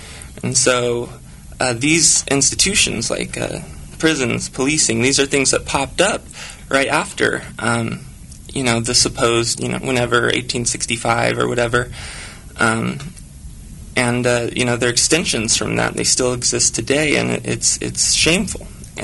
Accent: Idaho, United States; I'm from Idaho, and most Idaho potatoes that you see or that you'll buy in the store

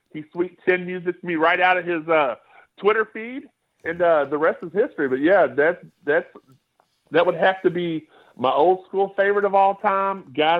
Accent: Louisville, Kentucky, United States; Now, I started watching Jerry Lawler a lot sooner than I did Hulk Hogan because we didn't have cable here in the backwoods of Louisville at that point.

